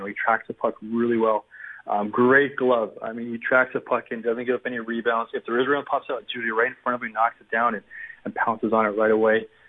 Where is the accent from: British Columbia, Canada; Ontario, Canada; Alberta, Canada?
British Columbia, Canada; Penticton; I'm from Penticton, not from Calgary.